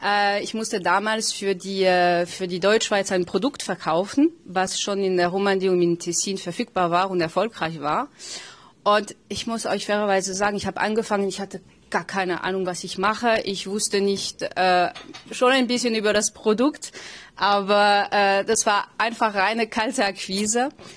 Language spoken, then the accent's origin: German; southern France, France; now in Switzerland; Ich komme ursprünglich aus Südfrankreich. Ich lebe mit meinem Mann und meinem Hund Pushki zusammen.